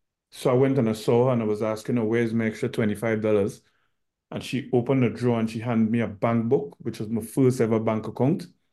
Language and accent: English; Port of Spain, Trinidad & Tobago; born there; but I was born in Trinidad, in the capital in Port of Spain. Grew up in a family of five.